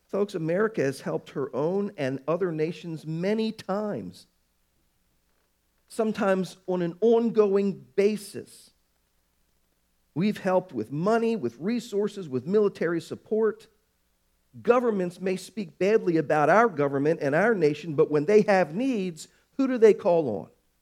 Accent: Baltimore, Maryland, United States; I grew up in Baltimore. I've taken many field trips as an elementary school student to Fort McHenry.

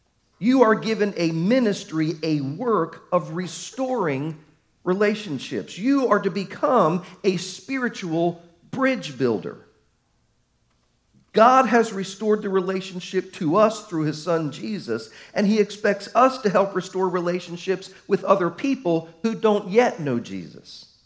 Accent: Baltimore, Maryland, United States; Hey, I'm a snowbird. I was from Baltimore.

